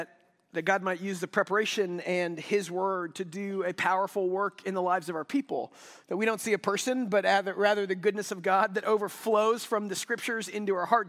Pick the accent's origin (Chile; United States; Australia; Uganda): United States; Texas; So my parents are from the Midwest, Iowa and South Dakota, but I grew up in the South, in Texas.